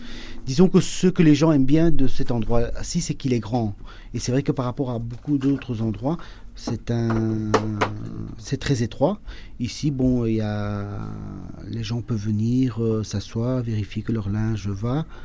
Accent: Jette, Brussels, Belgium; moi je suis de Jette

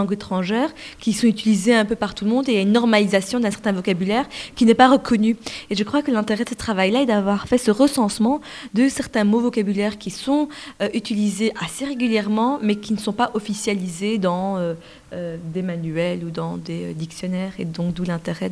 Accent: Berchem-Sainte-Agathe, Brussels-Capital Region, Belgium; born there; ce sont mes grands-parents qui sont arrivés à Molenbeek, mes parents ont grandi, se sont mariés à Molenbeek, je suis née à Berkheim-Sainte-Agathe, là je suis maman d'un petit garçon de 3 ans et demi qui est la quatrième génération molenbeekois.

